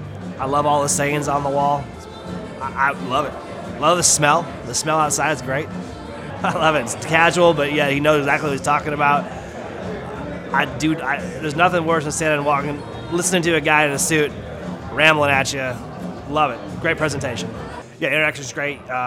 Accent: Nashville, Tennessee, United States; I am from Nashville, Tennessee.

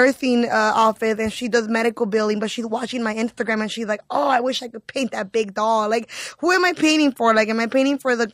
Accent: East Los Angeles, California, United States; I mean, I'm from East LA. I'm from East LA, right? And I still live in East LA.

